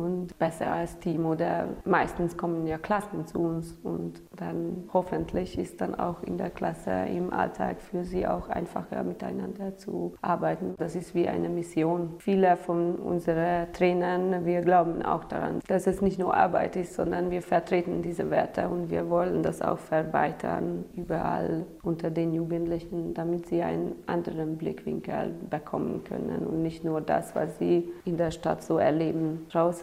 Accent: Hungary; German is a second language; now in Romania; ich komme ursprünglich aus Ungarn und arbeite hier bei Outward Bound Rumänien seit 3 Jahren

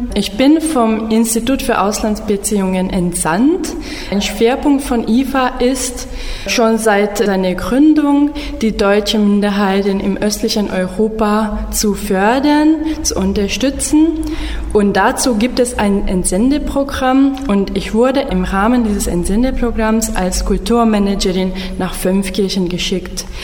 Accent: Budapest, Hungary; also born or lived in Tübingen; Ich bin dann in Budapest aufgewachsen und habe dann an der Corvinus-Universität und dann an der Andrássy-Universität in Budapest internationale Beziehungen studiert und auch Germanistik an der Károly-Uni.

